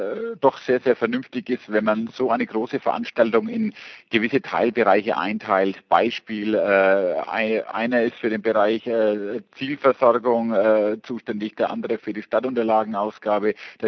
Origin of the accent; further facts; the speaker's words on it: Fürth, Bavaria, Germany; Ich komme aus Fürth